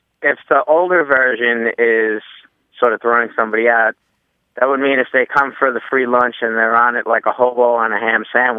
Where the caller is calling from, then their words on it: Catskill, New York, United States; I'm calling from Catskill, New York.